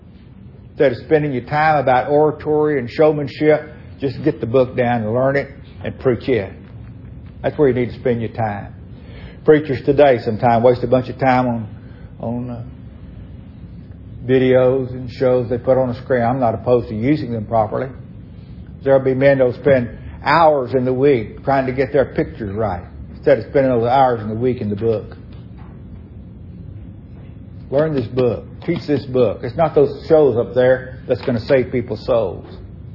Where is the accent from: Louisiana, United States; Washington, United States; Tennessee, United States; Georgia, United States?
Louisiana, United States; In my case, I'm a Cajun. Here's what Cajuns Louisiana did.